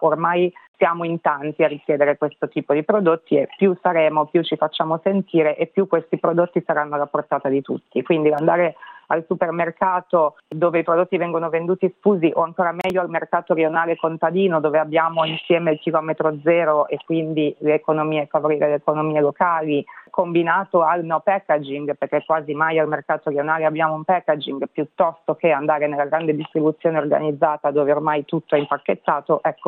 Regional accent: Milan, Lombardy, Italy; now in Australia; Io dal canto mio sono cresciuta a Milano

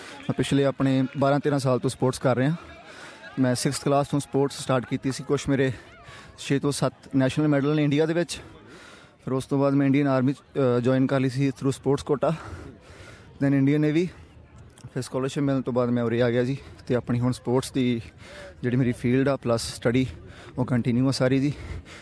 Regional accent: Batala, Punjab, India; ਜੀ ਮੈਂ ਗੁਰਦਾਸਪੁਰ ਬਟਾਲੇ ਤੋਂ ਬਿਲੋਂਗ ਕਰਦਾ ਜੀ।

